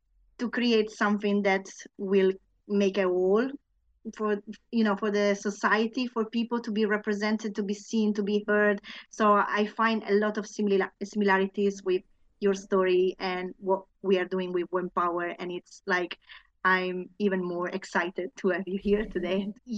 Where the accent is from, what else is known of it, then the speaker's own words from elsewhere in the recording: Sardinia, Italy; now in United Kingdom; I'm an island girl too. I come from Sardinia